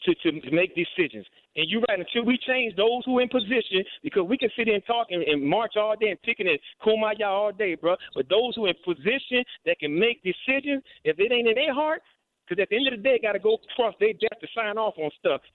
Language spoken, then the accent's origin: English; Los Angeles, California, United States; I mean, I seen it in L.A. I grew up around Watts and all that.